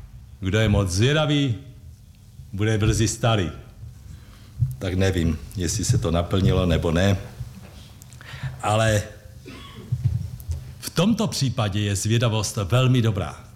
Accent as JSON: {"language": "Czech", "town": "Opava", "region": "Moravian-Silesian Region", "country": "Czechia", "said": "Vemte si po revoluci, aspoň u nás v Opavě, nevím tady jak v Brně, ale u nás v Opavě se musel několikrát opakovat"}